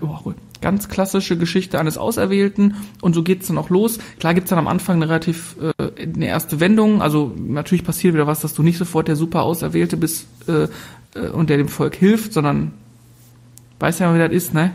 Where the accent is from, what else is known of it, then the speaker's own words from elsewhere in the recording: North Rhine-Westphalia, Germany; wir kommen ja aus dem Ruhrgebiet